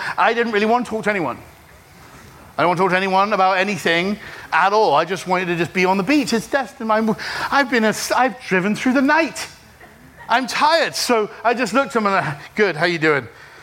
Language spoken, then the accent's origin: English; England, United Kingdom; now in Chicago, United States; I'm actually from England, but we live in Chicago.